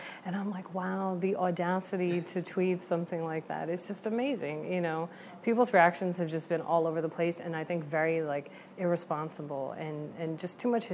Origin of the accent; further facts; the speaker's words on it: United States; Right, because as an American, you're more likely to be killed by one of those